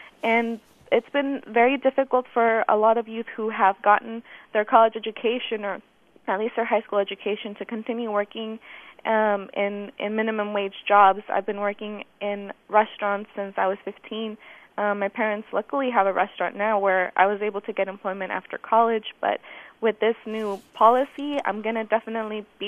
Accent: Napa, California, United States; also born or lived in Guanajuato, Mexico; Like myself, I came from Guanajuato, Mexico at 1 year and 8 months old. I've lived in Napa my whole life.

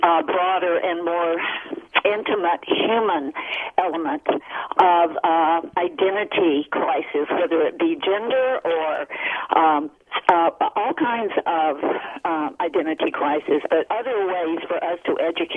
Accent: the South, United States; now in Nevada, United States; I was born in the American South, where obviously macho race were very strongly felt. Having grown up there

